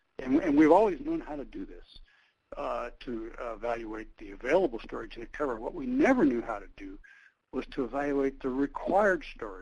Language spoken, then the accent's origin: English; Polson, Montana, United States; let's go look at Polson in Montana, up near Flathead Lake in northwestern Montana, my home state originally.